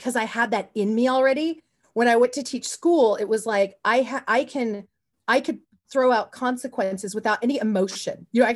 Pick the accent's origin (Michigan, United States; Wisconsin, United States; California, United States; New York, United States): California, United States; Porterville; also born or lived in Pasadena; Well, I was born in Pasadena, and then I was raised in Portville, California, which is where Devin Nunes, it's the red part of California.